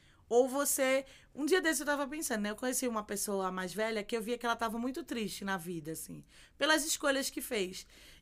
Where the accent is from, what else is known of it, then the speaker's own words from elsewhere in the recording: Recife, Pernambuco, Brazil; na verdade, eu sou de Recife, Olinda, pra quem não sabe, que é a terra do carnaval.